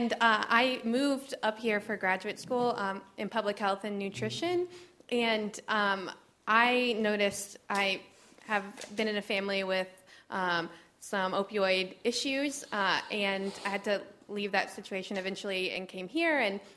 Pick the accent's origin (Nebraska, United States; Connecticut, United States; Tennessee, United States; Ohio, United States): Tennessee, United States; Bristol; now in Roanoke, United States; I'm from Bristol, Tennessee, which is just down the interstate.